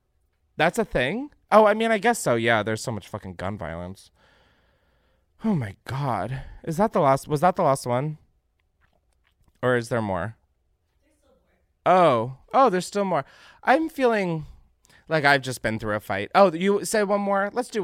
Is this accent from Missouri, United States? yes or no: no; Naperville, Illinois, United States; Recently, my hometown of Naperville and surrounding suburbs of Chicago was hit by a tornado